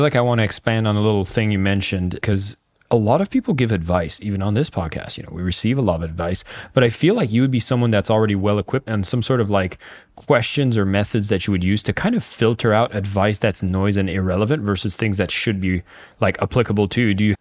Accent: Ottawa, Ontario, Canada; You know, I'm from Ottawa.

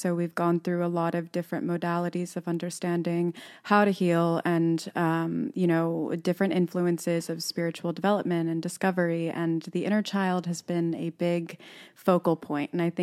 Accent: Florida, United States; We grew up in Florida under the same roof

